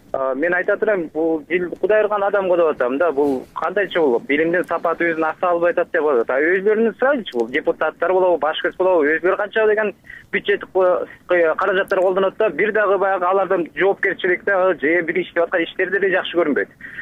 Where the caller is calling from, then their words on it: Bishkek, Kyrgyzstan; Мен Бишкектен болом … 20 жылдан бери мугалим болуп иштеймин